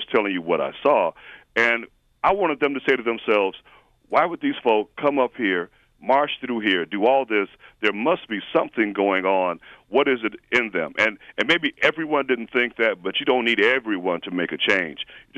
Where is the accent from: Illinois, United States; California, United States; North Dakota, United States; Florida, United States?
Illinois, United States; Chicago; born there; My folk are from Arkansas. I was born in Chicago, though.